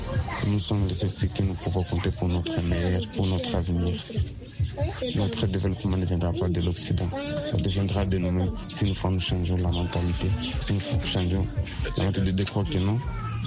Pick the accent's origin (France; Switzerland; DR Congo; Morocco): DR Congo; chez nous au Congo